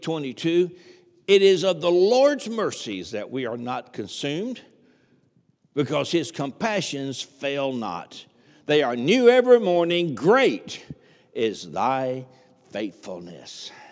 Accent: the South, United States; accent: Southern; by the way, Southern is my native tongue

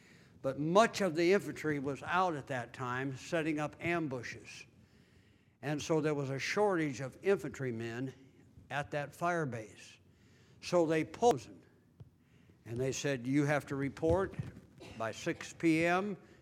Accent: Bellevue, Washington, United States; I told him I was from Bellevue, Washington.

